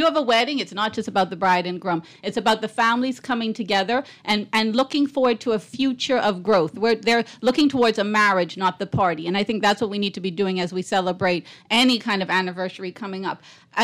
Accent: Gambier, New Providence, Bahamas; now in Adelaide, Bahamas; Yes, I am a Bahamian born at Princess Margaret Hospital. I grew up in Gambier. I now live in Adelaide on the Mayless Farm.

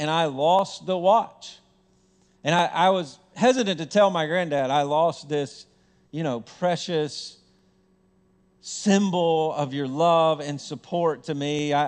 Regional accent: Lewisburg, Tennessee, United States; last night I'd ever spend in my hometown, Lewisburg, Tennessee, as a resident.

